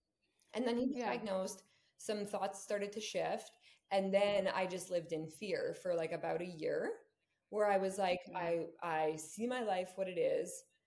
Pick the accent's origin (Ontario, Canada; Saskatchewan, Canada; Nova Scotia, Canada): Saskatchewan, Canada; We're from Saskatchewan originally.